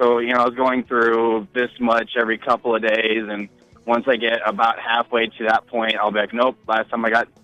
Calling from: Omaha, Nebraska, United States

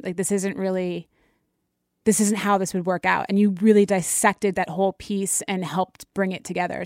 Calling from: New York, United States; Yeah, I'm calling from New York.

